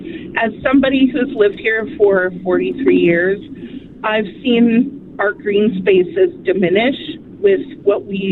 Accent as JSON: {"language": "English", "town": "Prince George", "region": "British Columbia", "country": "Canada", "tie": "born or raised there", "said": "When I grew up in Prince George, I was born in 1981, and in the 90s, now I can move around and do what I'm needing"}